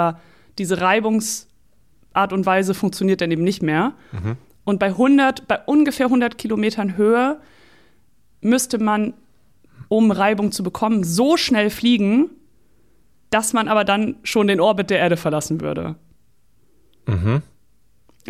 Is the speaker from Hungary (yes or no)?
yes; Hungary; ich wollte noch meinen ungarischen Kollegen anrufen, weil ich komme aus Ungarn.